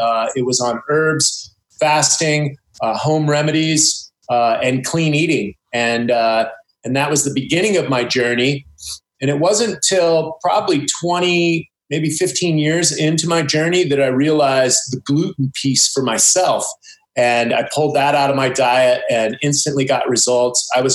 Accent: United States; Well, I grew up as an American, and I was weaned on, you know, Captain Crunch and Pop-Tarts and TV dinners. You know, I grew up in the 70s.

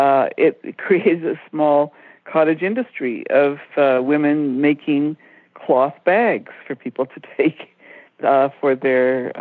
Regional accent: India; I grew up in India, and I went back to India, it must be 8 or 10 years ago now

